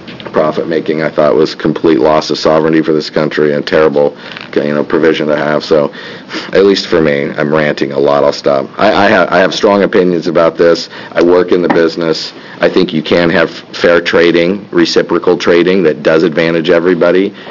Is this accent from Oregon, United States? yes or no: yes; Coos Bay, Oregon, United States; Having said that, I grew up in Coos Bay